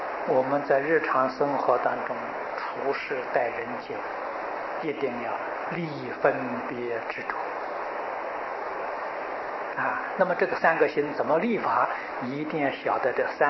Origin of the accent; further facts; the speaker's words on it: China; 就是我们中国人讲的三心二意呀